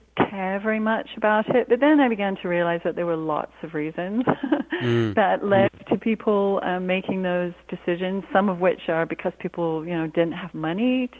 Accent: South East England, United Kingdom; also born or lived in Jamaica / Cyprus; I grew up mostly, I wasn't born in England, I was born in Jamaica, and then grew up my early years in Cyprus, and then moved to England when I was about six. And we lived in mostly in Hampshire, which is sort of halfway between London and Southampton

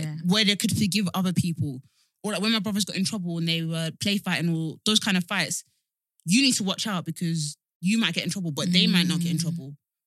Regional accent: London, United Kingdom; And maybe it was because I came from East London, where it was like very diverse. And I came to Essex

